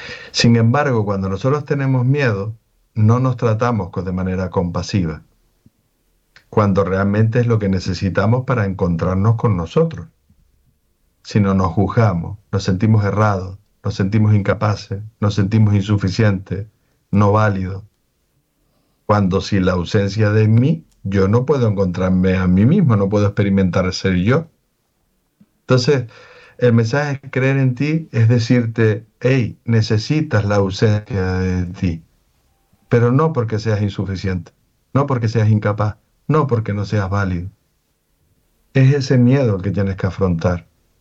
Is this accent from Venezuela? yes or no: yes; Venezuela; Yo también soy venezolano y también lo oí un montón de veces. Lo que pasa es que, bueno, soy de padres canarios.